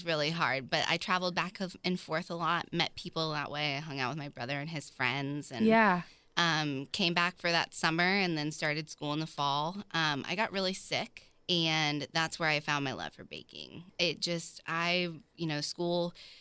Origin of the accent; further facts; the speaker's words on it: Jacksonville, Florida, United States; born there; also born or lived in St. Louis; So I was born in Jacksonville.